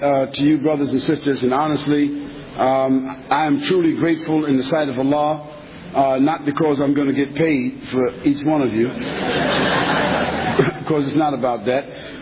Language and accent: English; United States; now in United Kingdom; Now, because I live in the UK, or because I'm from America, it means that I'll be a long-distance mentor